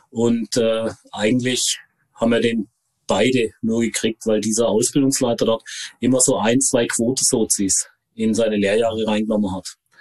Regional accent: Konstanz, Baden-Württemberg, Germany; born there; ich bin in Konstanz geboren, am schönen Bodensee.

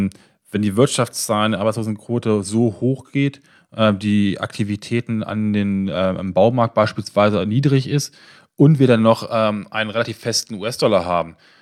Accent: Braunschweig, Lower Saxony, Germany; weil in meiner Heimat in Braunschweig gilt es ab Wochenende, dass man Masken tragen muss.

